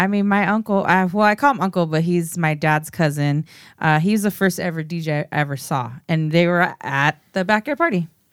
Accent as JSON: {"language": "English", "town": "Alhambra", "region": "California", "country": "United States", "tie": "born or raised there", "said": "SGV stands for San Gabriel Valley. That's where I grew up. That's where I'm from. I'm from Alhambra."}